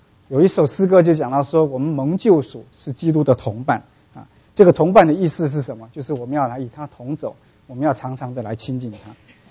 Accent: southern China, China; now in United States; 因为我们是南方人，那个地方很潮湿，从来不用蒸汽的，这个湿气机的。其实我长大也从来没听说过有湿气机这么一回事啊。

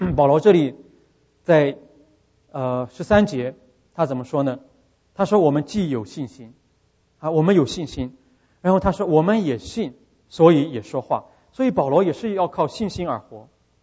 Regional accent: China; 这个我们中国人啊很有意思，老公老婆这个称呼啊蛮有意思的。

